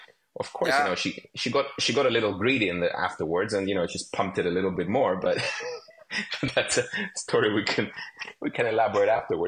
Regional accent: Cyprus; I grew up in Cyprus, so. From a very different background

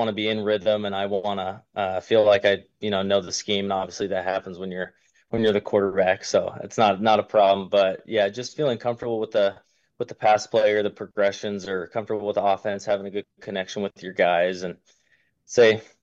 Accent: Springville, Utah, United States; Yeah, so I grew up in Springville, Utah, which is just 15 minutes, 20 minutes down the road from Lavelle Edwards Stadium.

